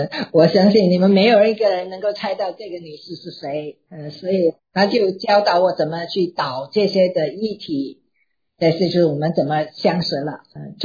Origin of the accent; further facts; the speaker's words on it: Germany; moved away as an adult; now in United States; 我并不是在基督徒家庭里长大的，我在德国长大，我读完大学，我在慕尼赫的医院那里做训练